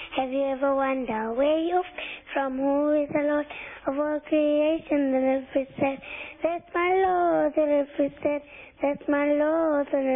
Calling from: Azaadville, Gauteng, South Africa; From Azadville.

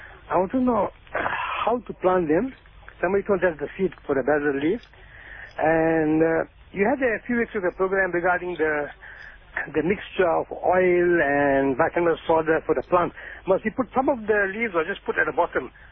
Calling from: Verulam, KwaZulu-Natal, South Africa; I'm thinking from Verulam.

